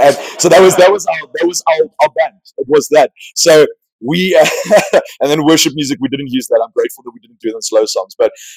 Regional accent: Cape Town, Western Cape, South Africa; I'm from South Africa, so I live in Cape Town

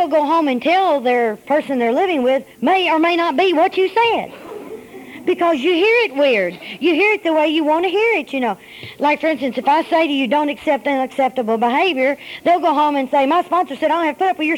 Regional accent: the South, United States; You know, I'm from the South. We have all sorts of names.

